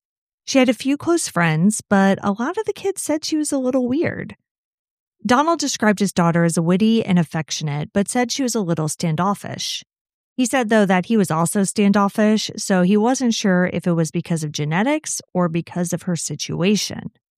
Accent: Hawaii, United States; born there; every time I told people when I was a kid that I was born in Hawaii

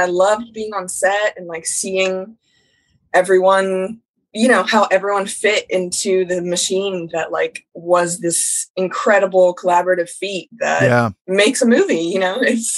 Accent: Columbus, Ohio, United States; Born and raised in Columbus.

